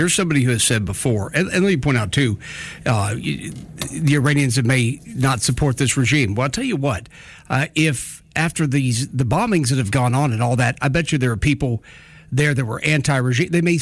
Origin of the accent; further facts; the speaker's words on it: United States; I said, no, the second we're in it, I'm an American. I'm on our side.